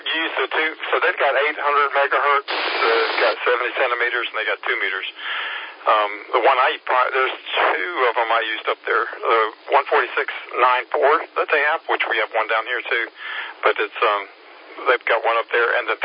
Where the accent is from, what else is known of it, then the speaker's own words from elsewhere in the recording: Greenville, South Carolina, United States; I came from Greenville. They came from Columbia.